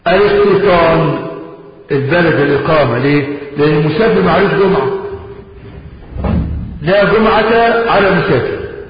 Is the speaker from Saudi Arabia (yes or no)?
no; Egypt; لكن البشر حاليا عندنا في مصر مخالف لفعل عثمان رضي الله عنه.